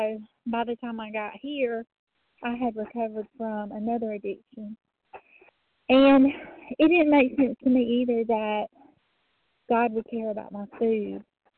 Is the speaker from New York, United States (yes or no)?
no; Georgia, United States; I'm from Georgia. I'm from the Bible Belt, from the South